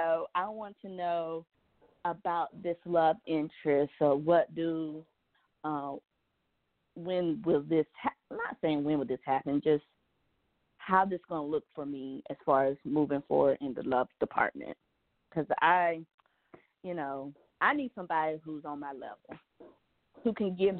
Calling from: Georgia, United States

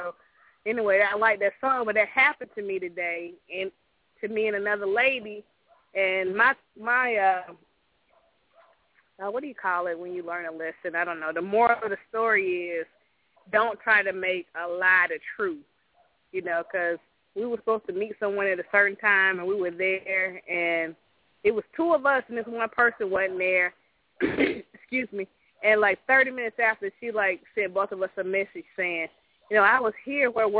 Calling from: Lithia Springs, Georgia, United States; I'm calling from Lithia Springs.

